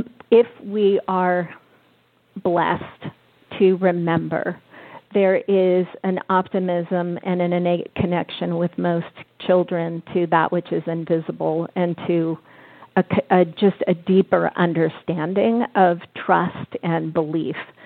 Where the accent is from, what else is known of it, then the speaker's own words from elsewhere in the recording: California, United States; I was in a fashion show and in San Francisco, because I'm from the Bay Area, so yay, Bay Area.